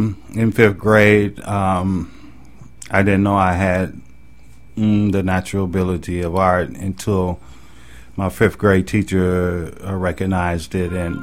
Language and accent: English; Cleveland, Ohio, United States; No, I'm originally from Cleveland, Ohio.